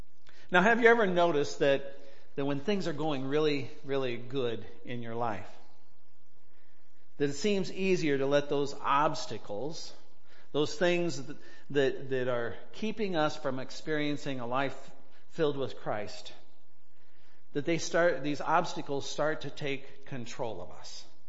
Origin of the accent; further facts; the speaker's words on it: Illinois City, Illinois, United States; I grew up in the Illinois City Methodist, but we raised our girls at the Reynolds Methodist Church.